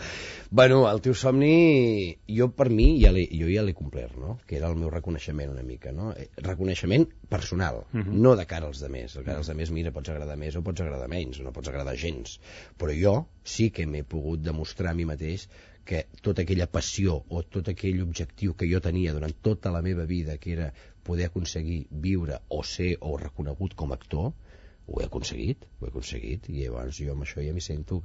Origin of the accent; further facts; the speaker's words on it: Badalona, Catalonia, Spain; Som de Badalona, però...